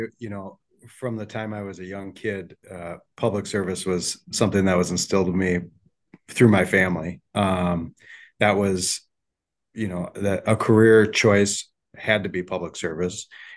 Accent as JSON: {"language": "English", "town": "St. Paul", "region": "Minnesota", "country": "United States", "said": "So I got to know, and I'm from St. Paul."}